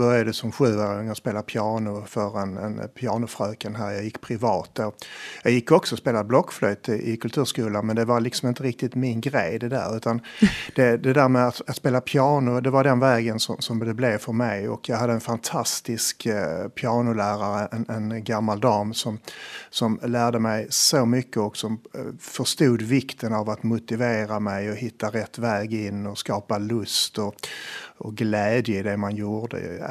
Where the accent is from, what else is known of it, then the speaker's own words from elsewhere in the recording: Malmö, Skåne, Sweden; Jag är född och uppvuxen i Malmö, har bott där i princip hela mitt liv.